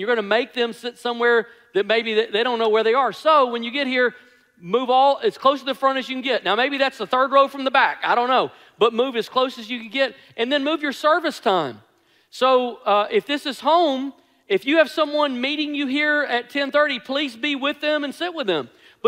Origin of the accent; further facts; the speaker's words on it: Memphis, Tennessee, United States; So I grew up in Memphis.